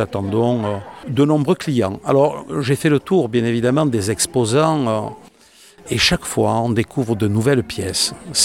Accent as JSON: {"language": "French", "region": "Provence-Alpes-Côte d'Azur", "country": "France", "said": "je suis moi-même un félibre, et quand on est provençal, on ne peut qu'être mistralien et félibre."}